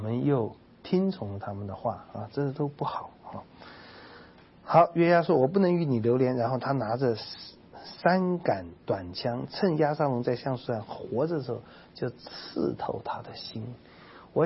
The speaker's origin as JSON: {"language": "Chinese", "country": "China", "said": "我们中国人有祖先崇拜，就是因为没有永生的盼望"}